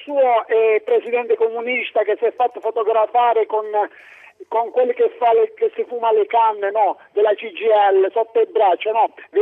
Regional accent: Abruzzo, Italy; io da abruzzese, forte e gentile

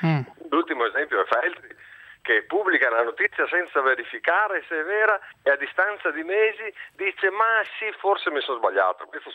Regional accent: Padua, Veneto, Italy; Perché sono da Padova, il costo del treno.

